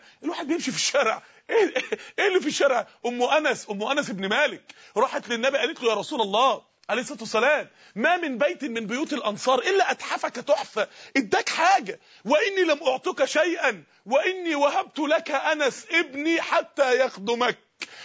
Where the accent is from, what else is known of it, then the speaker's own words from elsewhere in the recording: Mansoura, Dakahlia, Egypt; من عدة ايام عندنا في المنصورة